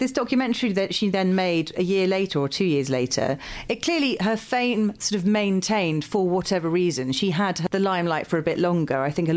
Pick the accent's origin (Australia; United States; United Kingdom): United Kingdom; Midlands; I grew up in the Midlands for most of my childhood when we finally stopped moving house.